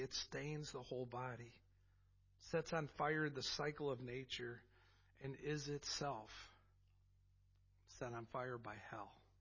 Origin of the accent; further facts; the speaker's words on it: Chicago, Illinois, United States; How about, I'm from the Chicago area. How about the Great Chicago Fire in 1871?